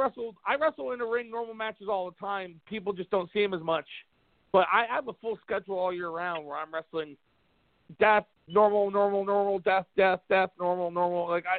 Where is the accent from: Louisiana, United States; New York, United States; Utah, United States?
New York, United States; Brooklyn; because I'm from Brooklyn and he kind of gets, believe it or not, he gets snippy with me on Twitter sometimes.